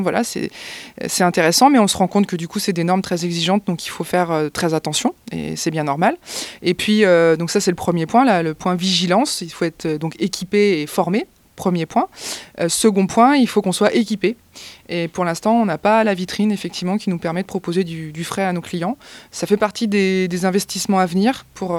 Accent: Centre-Val de Loire, France; Moi je suis d'originaire du Berry au départ

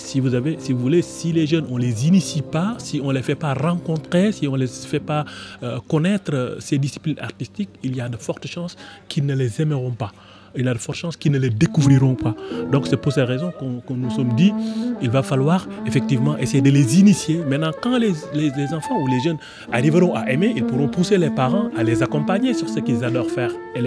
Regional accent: Dakar, Senegal; now in France; moi je suis d'origine sénégalaise. Je suis né et grandi à Dakar, dans un quartier populaire qui s'appelle la Médina.

